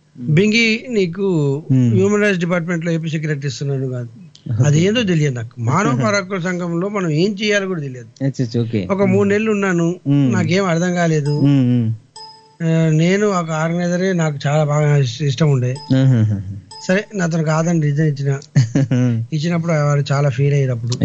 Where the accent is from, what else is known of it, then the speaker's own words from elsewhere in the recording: Hyderabad, Telangana, India; born there; నేను పుట్టింది హైదరాబాద్ అండి. అమ్మమ్మ వాళ్ళు ఉండేది కూడా మా అమీర్పేట.